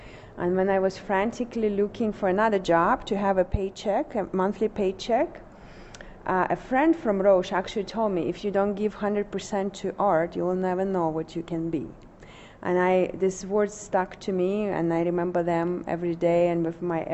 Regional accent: Lithuania; also born or lived in Russia; now in United States; I came to United States about 25 years ago from Lithuania. I grew up in Lithuania, but I was born in Russia. Yeah, I'm Russian, but I'm really I'm more cosmopolitan at this point.

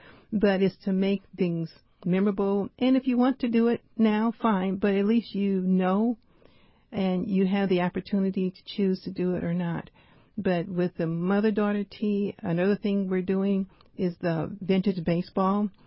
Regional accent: St. Louis, Missouri, United States; Because I know where I grew up, and I grew up in St. Louis, we all did that.

